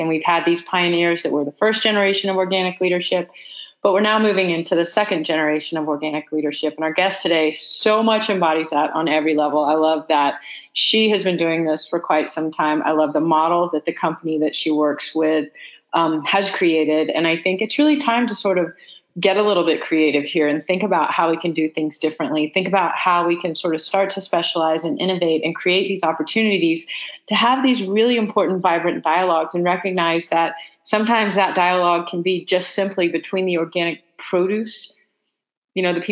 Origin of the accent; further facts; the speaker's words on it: Houston, Texas, United States; also born or lived in Boulder; I'm sitting here thinking about growing up in Houston, and I did not have that kind of exposure until we moved to Boulder.